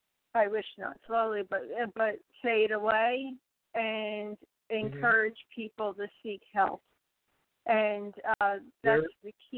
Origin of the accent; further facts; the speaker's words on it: New Jersey, United States; I'm from Philadelphia. No, I didn't. I never threw a battery at Santa Claus or a snowball. I am a very passionate Philadelphia fan. I grew up across the bridge, just a couple miles but I could see the skyline